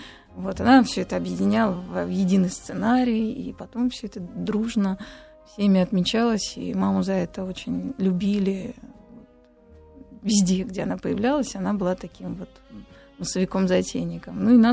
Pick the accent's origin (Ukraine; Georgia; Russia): Georgia; я же росла в Грузии, там очень многонациональная страна, а в то время точно уж была, и было много разных имен.